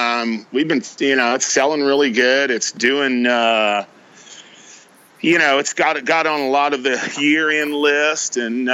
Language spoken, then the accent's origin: English; Texas, United States; And, you know, I was raised in Deep East Texas, and, you know, I have met a lot of characters there.